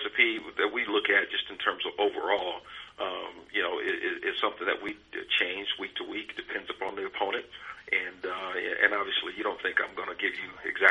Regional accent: Beloit, Wisconsin, United States; it was great growing up in Beloit. It's an unusual place. It's kind of a melting pot.

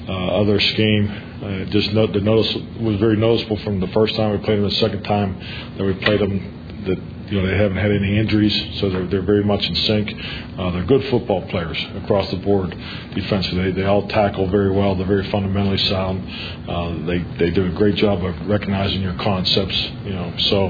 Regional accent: Pittsburgh, Pennsylvania, United States; And when I was growing up in Pittsburgh, it was the Steelers and the Browns.

